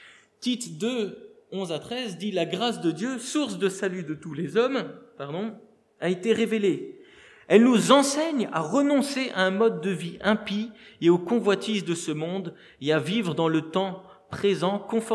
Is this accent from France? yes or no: yes; Colmar, Grand Est, France; dans mon église d'origine où j'ai grandi à Colmar